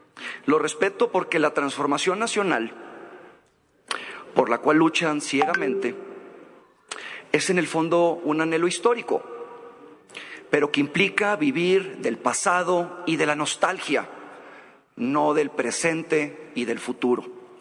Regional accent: Mexico; O bien, como mexicanos, por estrategia y por inteligencia, porque hoy tenemos que hacer de México un país innovador

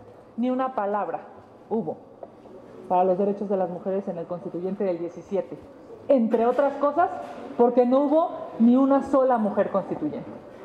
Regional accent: Mexico

